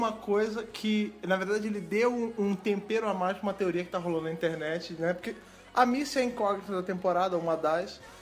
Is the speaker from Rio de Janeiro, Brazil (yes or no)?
yes; Rio de Janeiro, Brazil; now in São Paulo, Brazil; também vim do Rio de Janeiro e agora estou com a minha estacionada aqui em São Paulo.